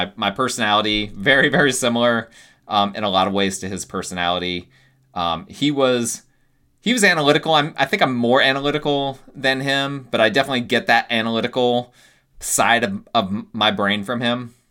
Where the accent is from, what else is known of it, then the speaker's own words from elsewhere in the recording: Dover, New Jersey, United States; born there; which was actually the hospital that I was born in New Jersey way back when, AKA Dover General.